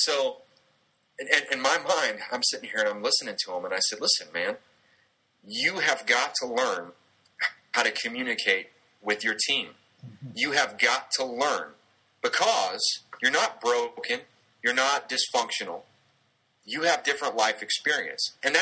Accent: Texas, United States; Now, I'm from Southeast Texas, and I could talk to everybody just like this if I wanted to.

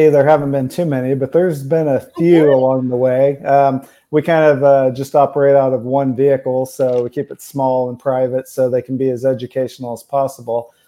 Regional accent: Central Plains, United States; And I guess I'm spoiled living in Wichita, Kansas, growing up in Tornado Alley, because there's people across the parts of the world that never get to experience the type of storms we do here in the Central Plains.

